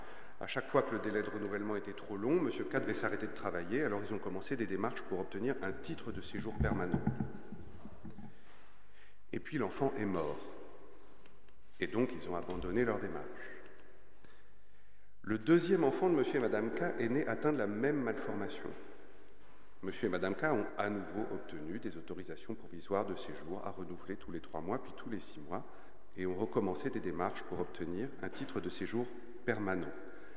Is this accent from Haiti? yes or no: no; Versailles, Île-de-France, France; born there; Moi, je suis née à Versailles.